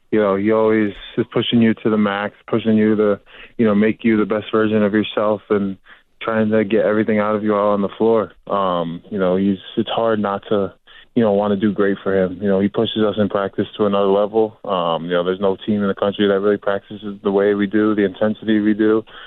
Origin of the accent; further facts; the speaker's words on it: Connecticut, United States; growing up in Connecticut, watching Connecticut my whole life